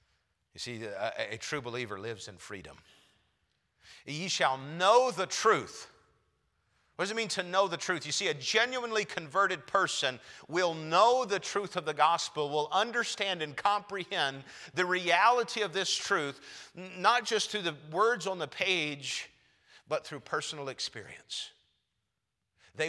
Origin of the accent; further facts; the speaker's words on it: China; Well, growing up in China on the mission field, as the church plant was getting underway, and my dad started a Bible study on Friday nights